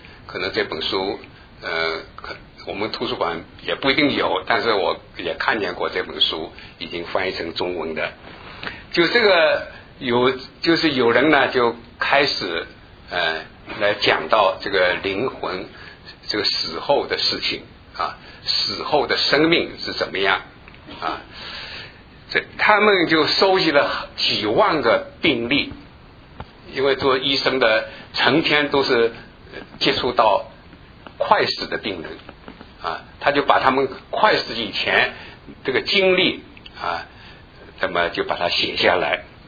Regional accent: China; 尤其是我们中国人啊

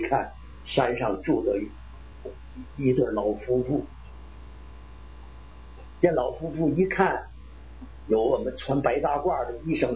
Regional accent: Northeast China, China; 我生在东北，三岁当亡国奴，我三岁，因为日本是1931年侵略中国，成立了东北，成立满洲国嘛，我28生

